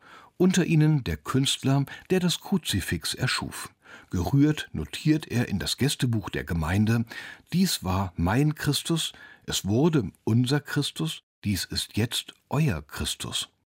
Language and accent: German; Osterode, Lower Saxony, Germany; seit meiner Kindheit in Osterode. Er gehört in meine Heimat- und Konfirmationskirche.